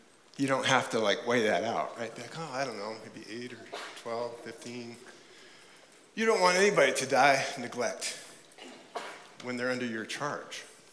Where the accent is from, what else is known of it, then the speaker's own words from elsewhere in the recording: El Paso, Texas, United States; and I'm from El Paso